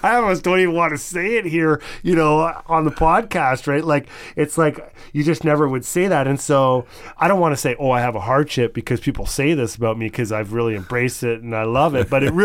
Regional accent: Burlington, Ontario, Canada; came from a Dutch upbringing, so things were Dutch. We had, like, Dutch traditions, and, you know, I was raised in Burlington, Ontario

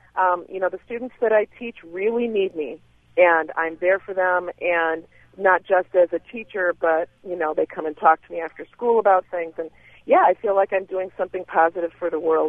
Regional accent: Ann Arbor, Michigan, United States; now in Lansing, United States; I grew up in Ann Arbor, Michigan, which is where University of Michigan is, and it's a fairly, I grew up in a fairly nice neighborhood and everything, and I moved to Lansing to teach.

